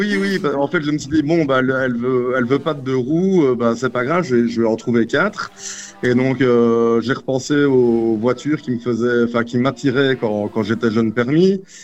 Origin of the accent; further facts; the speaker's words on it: Belgium; accent: Belgian; now in Fontaine-Notre-Dame, France; j'habite à Fontaine Notre-Dame, mais effectivement, je suis belge.